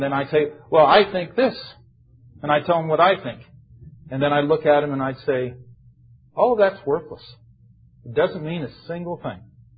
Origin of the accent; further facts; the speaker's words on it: United States; I'm an American. It's a little tough to get that close to people.